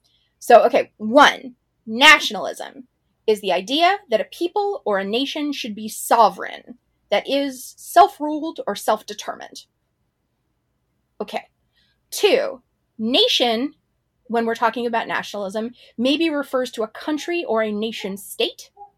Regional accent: United States; So I am not a Jewish person, but I am an American person, which means Israel being the largest recipient of U.S. foreign aid means that Israeli state violence is also done in my name.

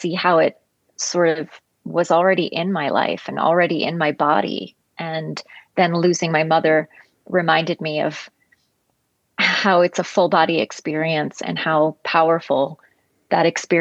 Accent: New York City, New York, United States; And I'm from New York City. And we had a very, as you may know, very large trauma there with a lot of loss.

